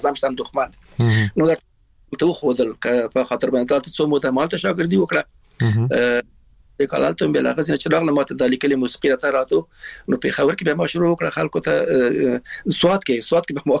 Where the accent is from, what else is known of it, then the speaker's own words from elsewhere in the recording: Afghanistan; now in Iran; موږ د افغانستان راغلی یو نو ایران راغلی